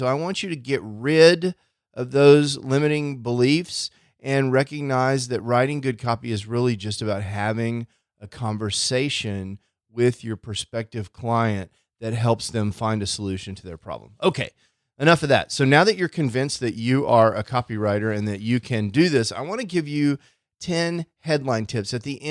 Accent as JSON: {"language": "English", "region": "Texas", "country": "United States", "said": "We're from Texas. We're flatlanders, so we're not used to all these amazing mountains."}